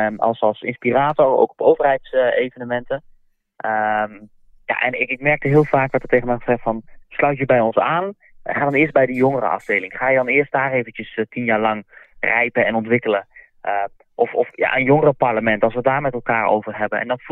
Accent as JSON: {"language": "Dutch", "town": "Noordscheschut", "region": "Drenthe", "country": "Netherlands", "said": "Ik kom uit Noordse Schut. Dat ligt in Drenthe."}